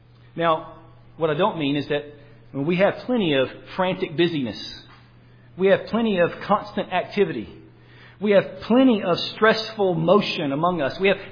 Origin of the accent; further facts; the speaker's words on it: North Carolina, United States; I grew up in North Carolina. Most of you know that from my accent. And I grew up with fields all around me.